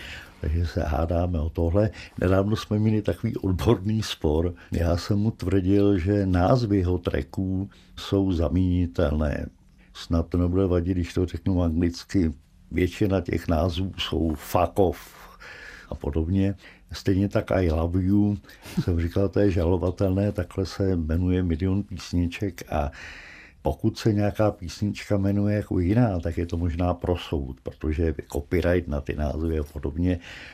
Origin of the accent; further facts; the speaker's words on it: České Budějovice, South Bohemian Region, Czechia; born there; v mém rodišti Českých Budějovicích